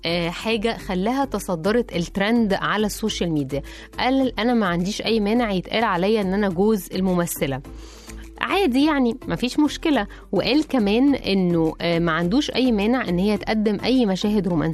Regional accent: Egypt; برضو إحنا كشعب مصري يعني نموت نجري وراء يعني أي حاجة نعرف الناس التفاصيل

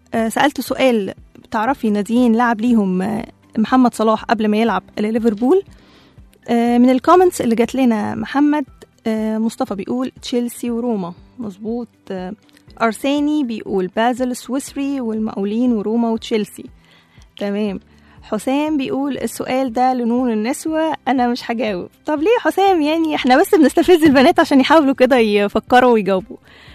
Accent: Egypt; احنا عندنا في مصر أصلا لسه في كلام كتير ان الدوري هيكمل ولا هيتلغى

